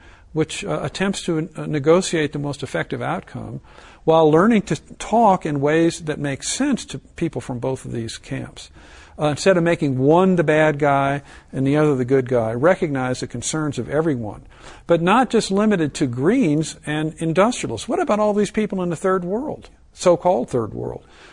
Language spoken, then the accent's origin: English; Ohio, United States; Growing up in Ohio, I had a deep bonding experience, if you will, with the natural world in this little town I grew up with.